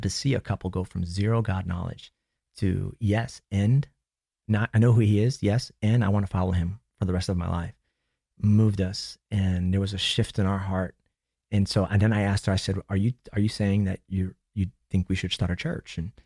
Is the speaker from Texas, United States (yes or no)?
no; New York, United States; so I grew up in New York.